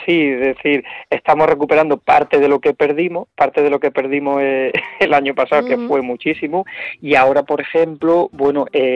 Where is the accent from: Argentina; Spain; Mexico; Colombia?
Spain; Huétor-Tájar, Andalusia; born there; el 23 de julio en Huetortájar, que es mi pueblo de nacimiento